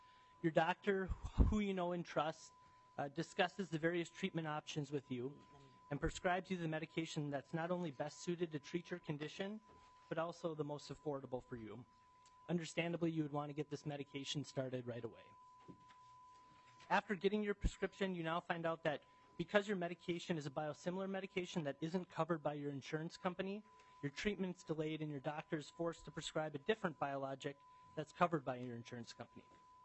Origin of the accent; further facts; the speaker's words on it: Duluth, Minnesota, United States; I'm a pharmacist at Essentia Health. I'm from Duluth